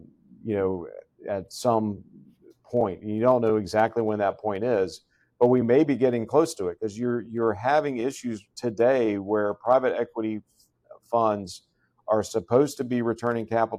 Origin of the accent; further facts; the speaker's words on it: Florida, United States; I grew up in South Florida, Michael.